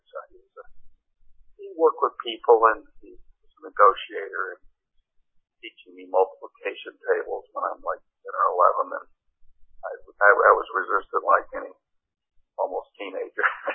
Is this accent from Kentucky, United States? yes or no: no; Alexandria, Louisiana, United States; but I'm really from Alexandria, Louisiana, where right in the middle of the state, about 200 miles northwest of New Orleans.